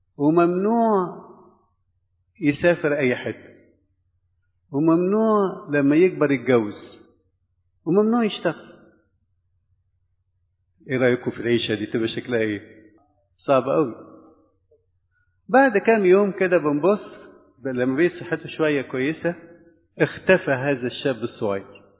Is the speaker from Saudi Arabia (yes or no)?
no; Egypt; يمكن احنا كمصريين بنركز عليها كتير